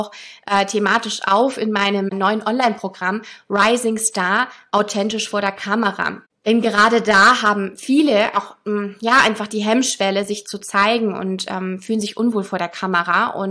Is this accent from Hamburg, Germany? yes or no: yes; Hamburg, Germany; Sie ist Personalberaterin in Hamburg, meiner Heimatstadt, sehr cool.